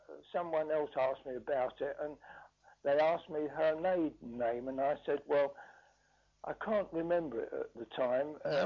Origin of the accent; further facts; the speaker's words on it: Edmonton, London, United Kingdom; born there; I'm not in Edmonton, as you know. I was born in Edmonton. I was born in Sutherland Road, which is about 200 yards from Tramway Avenue.